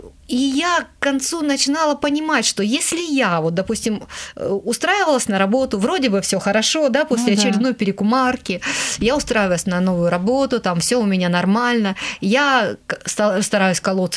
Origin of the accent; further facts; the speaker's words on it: Khabarovsk, Khabarovsk Krai, Russia; я сама из Хабаровска